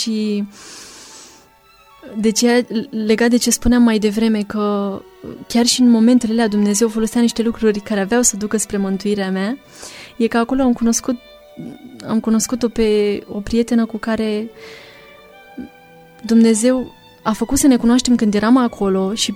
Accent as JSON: {"language": "Romanian", "town": "Pitești", "region": "Argeș", "country": "Romania", "said": "Mergeam și în Pitești, de unde sunt eu."}